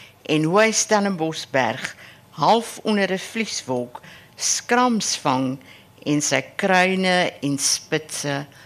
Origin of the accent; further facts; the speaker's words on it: Harrismith, Free State, South Africa; ek is nie hier gebore nie. En ek is in die Vrystaat gebore en ek het 'n sekere loyaliteit aan waar ek groot geword het. In Harrismith, in die Oos-Vrystaat.